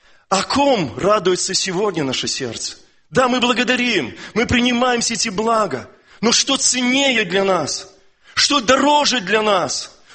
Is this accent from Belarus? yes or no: yes; Belarus; К сожалению, я сам белорус, но нам свойственно менталитету нашему.